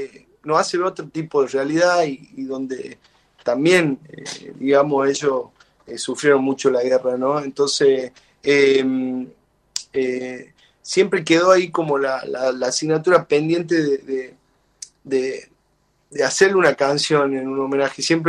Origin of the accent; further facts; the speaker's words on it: El Carmen, Jujuy, Argentina; las canciones y los sonidos de mi tierra, que es Jujuy